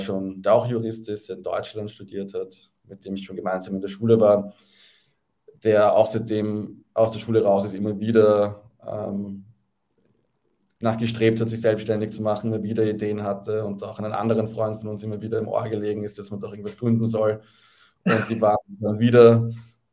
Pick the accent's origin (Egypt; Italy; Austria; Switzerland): Austria; Vienna; Also ich habe in Wien studiert, also ich komme auch ursprünglich aus Wien, habe dann sehr lange auch überlegt, ins Ausland zu gehen fürs Studium, habe mich aber dann doch dazu entschlossen, in Wien zu bleiben